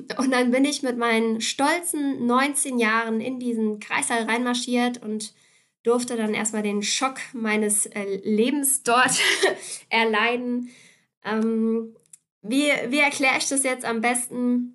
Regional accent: Lower Saxony, Germany; ich komme eigentlich aus der Nähe von Hannover.

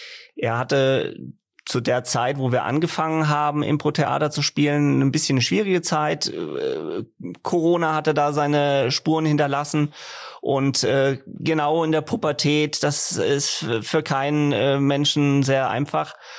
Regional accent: Fulda, Hesse, Germany; Ich bin hier in Fulda geboren und aufgewachsen, habe hier Abi gemacht am Marianum und bin danach zum Studieren nach Würzburg gegangen.

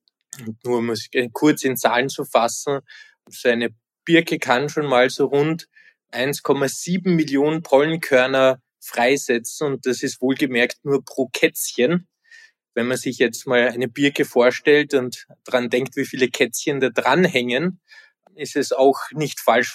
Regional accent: Vienna, Austria; Ich bin selber in Wien aufgewachsen

